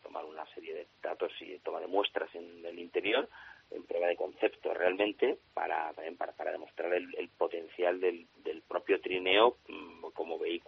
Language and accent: Spanish; Spain; Somos 3 españoles